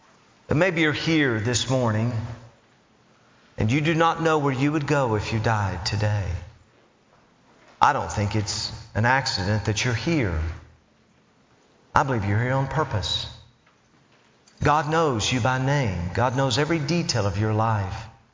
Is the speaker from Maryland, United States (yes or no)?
no; Knoxville, Tennessee, United States; I grew up in Knoxville, Tennessee. I'm so thankful for my parents. They took me to church.